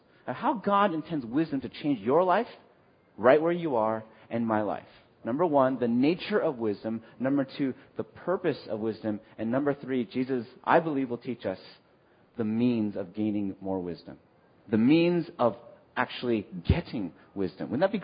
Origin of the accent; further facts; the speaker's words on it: Los Angeles, California, United States; now in Boston, United States; I, for one, am not from the Boston area. I grew up in L.A., but I've come to realize that Boston is our home.